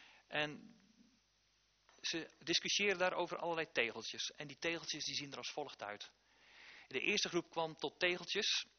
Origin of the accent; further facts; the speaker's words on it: Limburg, Netherlands; Ik ben zelf een Limburger